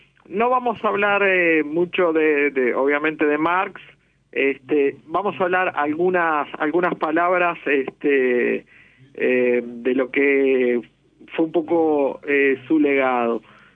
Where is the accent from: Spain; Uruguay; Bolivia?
Uruguay; los uruguayos y los argentinos somos rioplatenses, de un clima frío, nos gusta el tango y somos más tristes todavía.